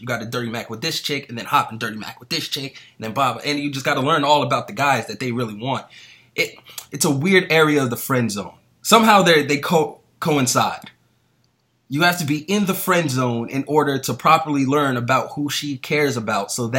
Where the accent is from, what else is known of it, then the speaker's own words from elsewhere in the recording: East Coast, United States; Listen, we grew up on the East Coast. We've been there.